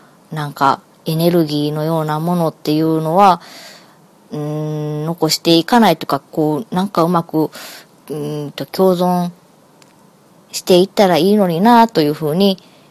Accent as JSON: {"language": "Japanese", "region": "Osaka", "country": "Japan", "tie": "born or raised there", "said": "あの私ってね、大阪生まれですけども、大阪の中でもあのすごくこう都会生まれなんですよ。で、あの便利なものにあのこう囲まれて今まであの育ってきたわけで"}